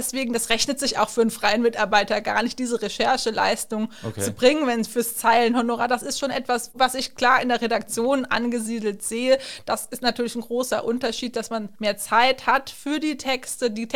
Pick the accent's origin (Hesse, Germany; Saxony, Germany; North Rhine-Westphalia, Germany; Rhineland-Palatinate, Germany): Hesse, Germany; Es ging einfach los vor Ort in meinem Heimatort in Hessen